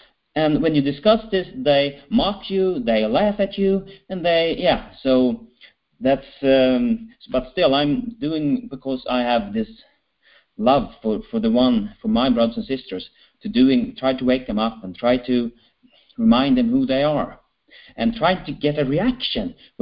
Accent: Sweden; I'm from Sweden, as my name also says.

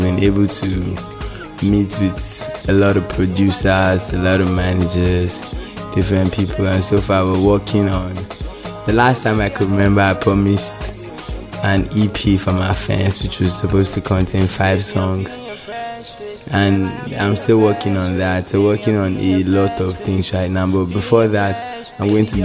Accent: Northern Nigeria, Nigeria; also born or lived in Ebonyi State; I'm from Ebonyi State in Nigeria. And I was born and raised in the North

